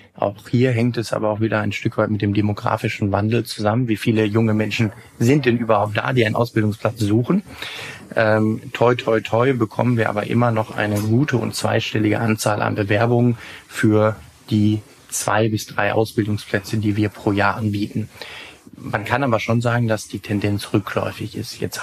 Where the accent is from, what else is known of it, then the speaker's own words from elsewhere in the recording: North Rhine-Westphalia, Germany; Ich bin absoluter Lokalpatriot. Ich liebe meine Heimatstadt und das Ruhrgebiet